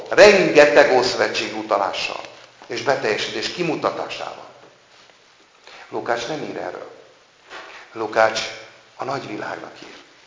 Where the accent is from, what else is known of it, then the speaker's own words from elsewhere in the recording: Hungary; Tehát én is magyar vagyok, akik ez meg, az is magyar, nem?